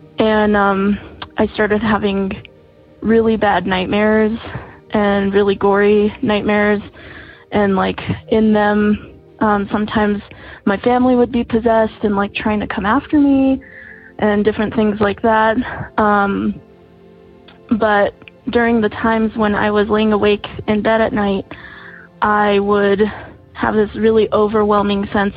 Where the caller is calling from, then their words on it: Santa Fe, New Mexico, United States; I'm calling from Santa Fe, New Mexico.